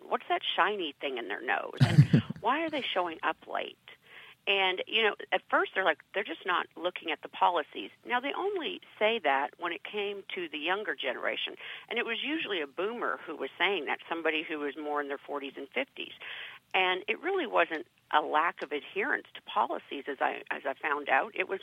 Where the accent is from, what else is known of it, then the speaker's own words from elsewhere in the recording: Canada; now in United States; I'm actually Canadian, and I relocated to the U.S. about 14 years ago.